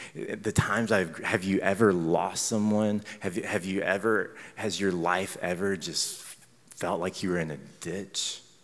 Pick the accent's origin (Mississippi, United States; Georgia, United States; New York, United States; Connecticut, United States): Mississippi, United States; I mean, I'm from Mississippi. Like, if it were to start anywhere, like, that makes sense there.